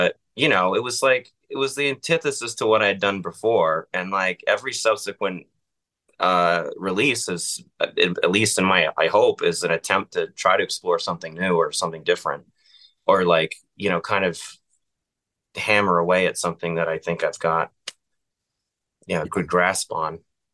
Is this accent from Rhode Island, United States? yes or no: yes; North Providence, Rhode Island, United States; Like I'm from North Providence. Like I don't have any business with that.